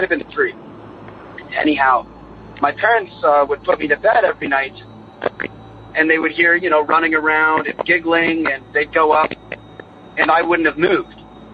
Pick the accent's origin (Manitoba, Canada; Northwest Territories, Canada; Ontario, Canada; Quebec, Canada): Ontario, Canada; also born or lived in England; So, I'm from Ontario, Canada, but I lived in England until I was about 8 or 9 years old. And we lived in a very old farmhouse that was originally built in the early 1400s.